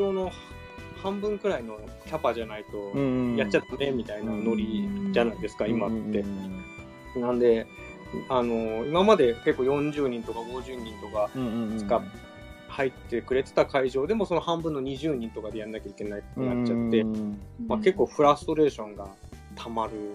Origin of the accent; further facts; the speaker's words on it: Hokkaido, Japan; っていうのは僕が北海道出身なんで、あの北海道出身だから北海道に行きたかったっていうの